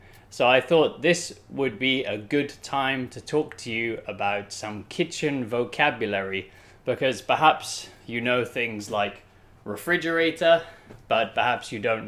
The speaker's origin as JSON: {"language": "English", "country": "United Kingdom", "said": "which is an important food for me as a British person"}